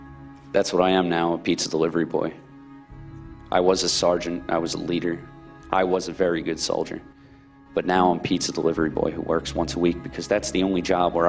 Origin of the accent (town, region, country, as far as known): Bellmore, New York, United States